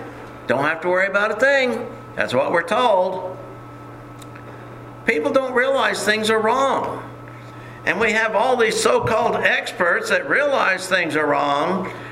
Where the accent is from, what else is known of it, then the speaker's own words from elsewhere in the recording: Texas, United States; And growing up in Texas, I know that there's a thing called Johnson grass.